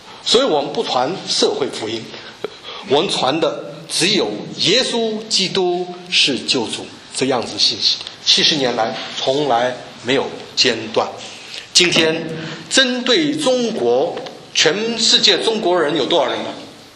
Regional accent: Taiwan; 我们从台湾来的，在台湾的话大学毕业了以后都要服兵役

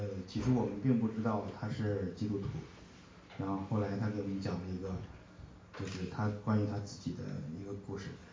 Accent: Shanghai, China; 来自上海啊，我们老家是河北衡水。我们从小接受唯物主义教育，并没有信仰。

